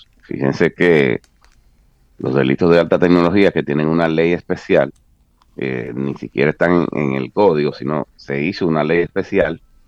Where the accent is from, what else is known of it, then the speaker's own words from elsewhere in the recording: Dominican Republic; nosotros como dominicanos merecemos de sus buenos oficios para que sea aprobado.